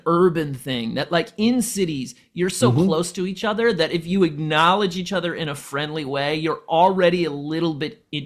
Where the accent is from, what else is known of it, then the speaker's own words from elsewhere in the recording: Midwest, United States; And I'm from the Midwest. That's an honor culture.